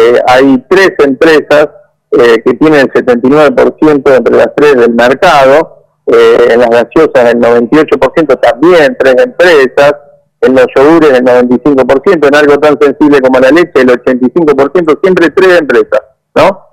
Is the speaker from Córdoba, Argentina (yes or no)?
yes; Río Ceballos, Córdoba, Argentina; born there; Yo soy cordobés, yo soy nacido en Córdoba.